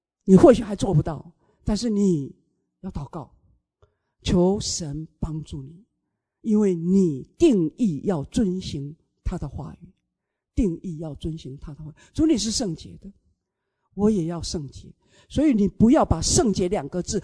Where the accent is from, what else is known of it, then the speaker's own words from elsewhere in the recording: Taiwan; born there; moved away; 在台湾，我从台湾出生的，神把我生在这个地方。我离开台湾40多年了，住在国外的日子长过在台湾